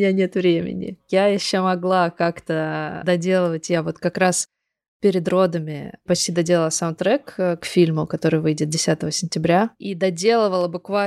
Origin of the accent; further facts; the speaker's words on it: Kogalym, Khanty-Mansi Autonomous Okrug, Russia; also born or lived in Surgut; я вот выросла в Западной Сибири, в городе Когалым. Это рядом с Сургутом, с Тюменью, вот в этом регионе.